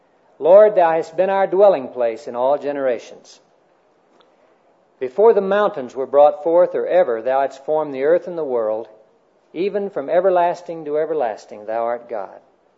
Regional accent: Oklahoma, United States; also born or lived in Texas; And I'm a Texan by birth, Oklahoman by rearing. And so it just depends on whose football team is winning as to which state I'm from.

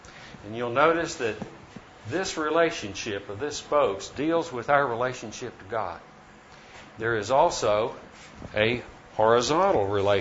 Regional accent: Bedford, Texas, United States; I'm from Bedford, Texas, and this guy has been trying to make something out of me for 35 years.

